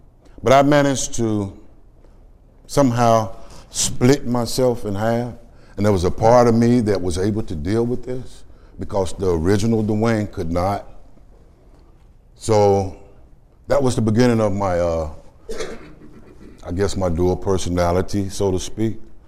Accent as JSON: {"language": "English", "town": "Chicago", "region": "Illinois", "country": "United States", "tie": "born or raised there", "said": "52 years ago in Chicago, I was born on the South Side, mother and father. I have 8 sisters. I have 3 brothers, all of which are still alive."}